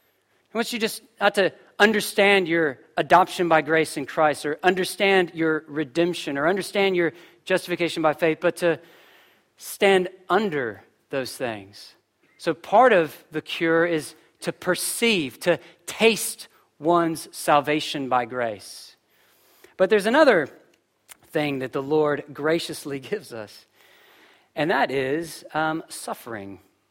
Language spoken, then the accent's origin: English; United States; I mean, I'm American. Just figure that, listen, I was culturally conditioned to say awkward things.